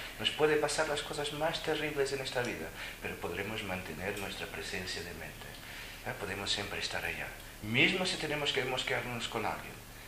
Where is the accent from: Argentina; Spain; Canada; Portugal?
Portugal; Spanish is a second language; mirad en Portugal, en mi país, que hemos tenido un dictador como vosotros durante tanto tiempo